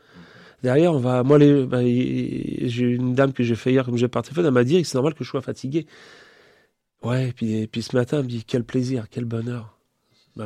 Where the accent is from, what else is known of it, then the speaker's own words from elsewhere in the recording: Châtellerault, Nouvelle-Aquitaine, France; je suis de Châtellerault.